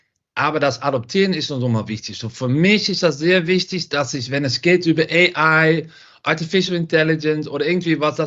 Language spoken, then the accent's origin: German; Netherlands; German is a second language; Man hört das auch ein bisschen, ich komme aus Holland.